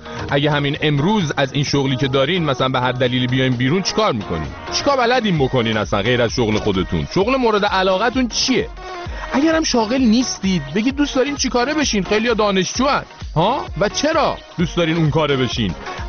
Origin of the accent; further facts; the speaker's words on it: Iran; ما ایرانیام